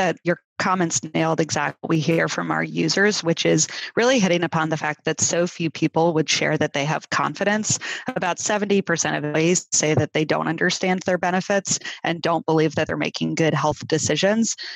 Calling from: San Francisco, California, United States; I am in San Francisco today.

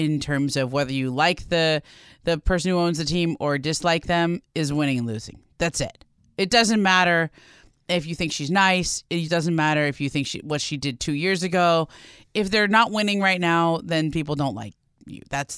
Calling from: Arleta, California, United States

